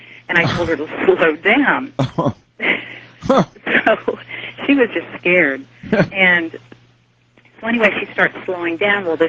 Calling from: Topeka, Kansas, United States; I'm calling from Topeka, Kansas, and I'm listening to you on

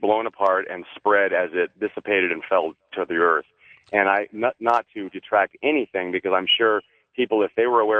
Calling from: Kingman, Arizona, United States; I'm calling from Kingman, Arizona.

